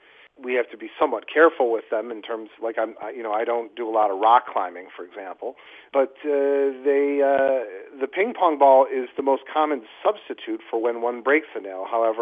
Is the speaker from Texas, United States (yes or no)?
no; Buffalo, New York, United States; Well, I grew up in Buffalo